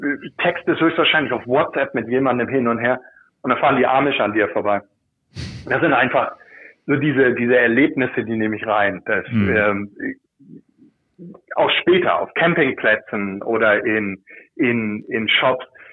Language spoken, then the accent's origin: German; Germany; accent: German; höchstwahrscheinlich meinen deutschen Akzent erkannt hat